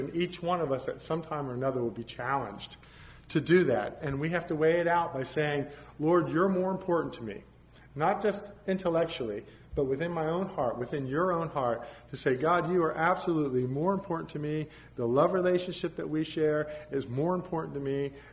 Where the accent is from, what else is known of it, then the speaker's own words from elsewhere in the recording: Florida, United States; moved away as an adult; now in California, United States; I had to leave my family, my friends, my home state. And three times I went back to Florida trying to end up there